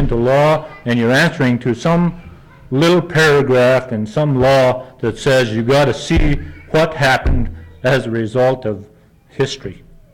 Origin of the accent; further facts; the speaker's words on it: United States; But I hate it when people say Indians come first, because I'm an American.